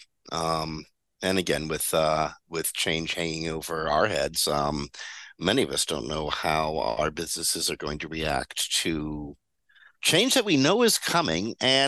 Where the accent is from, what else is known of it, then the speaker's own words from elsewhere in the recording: Canada; that's me being Canadian and very polite, using the word speculative.